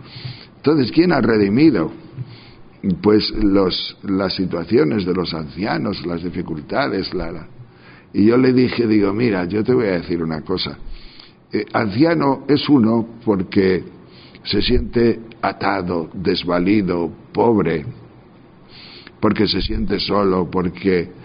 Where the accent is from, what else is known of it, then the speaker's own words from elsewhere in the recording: Tejerina, Castile and León, Spain; los de Tejerina, los de mi pueblo, son más altos